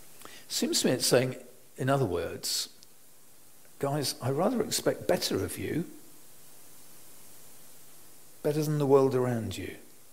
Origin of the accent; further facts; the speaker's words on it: London, United Kingdom; I came from Rochester Diocese, because we came from southeast London